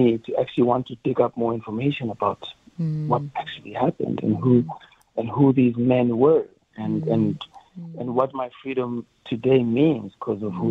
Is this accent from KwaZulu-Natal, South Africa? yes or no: yes; Ladysmith, KwaZulu-Natal, South Africa; so much soul in the way I grew up in Ladysmith, my grandmother, my kaya, elokshini, and a bit of the burbs